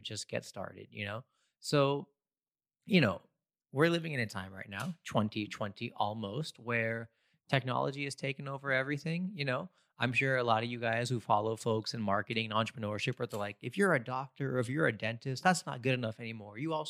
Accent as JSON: {"language": "English", "country": "United States", "tie": "born or raised there", "said": "Growing up in America, it was always Merry Christmas to Timmy and Happy Holidays to me from the teacher"}